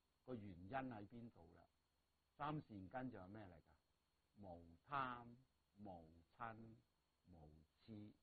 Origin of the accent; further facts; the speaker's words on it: Guangdong, China; 我哋廣東人最抵死嘅啦